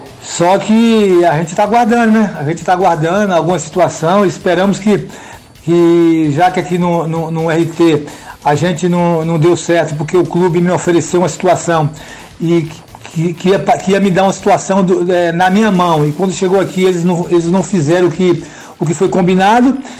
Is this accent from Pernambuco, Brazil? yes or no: no; Bahia, Brazil; Você sabe que eu sou baiano, mas eu não tenho muito conhecimento aí no estado da Bahia, né?